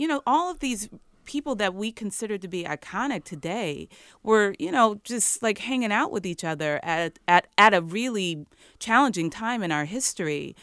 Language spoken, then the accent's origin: English; Chicago, Illinois, United States; because I'm from Chicago, and in middle school and high school, house music was like the soundtrack of my life.